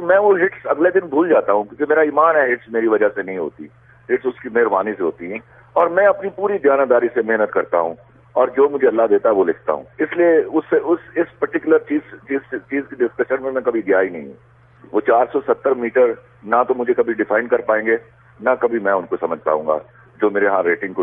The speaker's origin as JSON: {"language": "Urdu", "town": "Lahore", "region": "Punjab", "country": "Pakistan", "said": "میں لاہوری ہوں, I am اے پکا sort of a Lahori guy"}